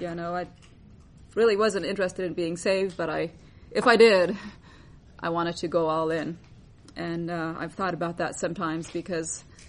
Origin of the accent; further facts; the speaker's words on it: Oklahoma, United States; I'm from Oklahoma.